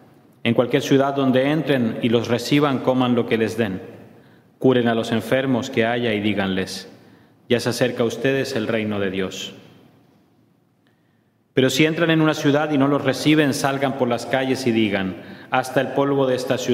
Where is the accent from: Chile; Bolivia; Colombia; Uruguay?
Chile; Yo me acuerdo de niño, en Chile estaba al borde de la guerra con Argentina.